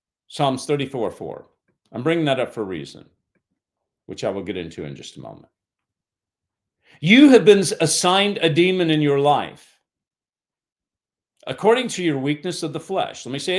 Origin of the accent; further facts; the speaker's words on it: Kentucky, United States; I was raised in Kentucky. A lot of people came from the farms, came from the countries, and tried to make it in the city.